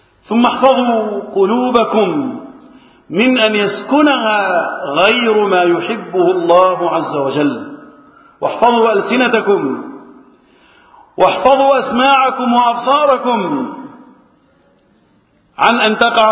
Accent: Egypt; اللهم احفظ بلدنا مصر

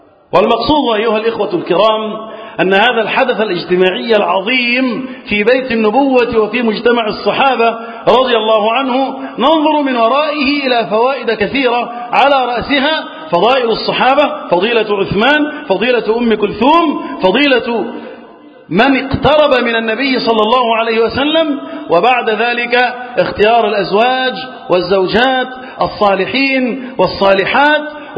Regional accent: Egypt; اللهم احفظ بلدنا مصر وسائر بلاد المسلمين من الفتن.

